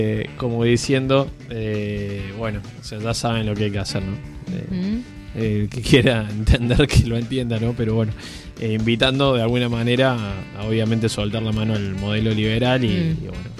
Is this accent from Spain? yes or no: no; Argentina; seguimos con este mal endémico de perder el poder adquisitivo como argentinos todo el tiempo